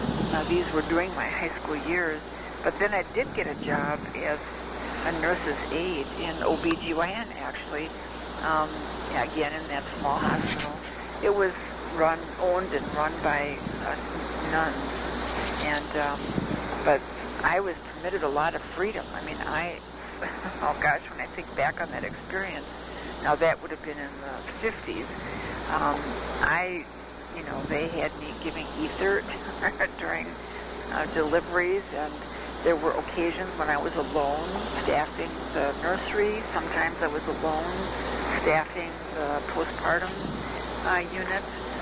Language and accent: English; Port Washington, Wisconsin, United States; now in Milwaukee, United States; I was born in Port Washington, Wisconsin. That's about 30 miles north of Milwaukee.